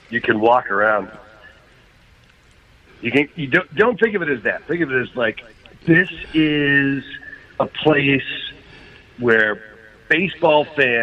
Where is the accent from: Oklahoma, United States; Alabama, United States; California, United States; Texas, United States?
California, United States; San Diego; You know, I grew up in San Diego, but moved back here about 2005.